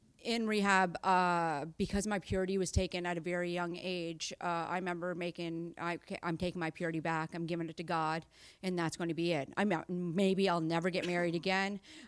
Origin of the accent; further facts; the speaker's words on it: Miramichi, New Brunswick, Canada; So I was born and raised in Miramichi.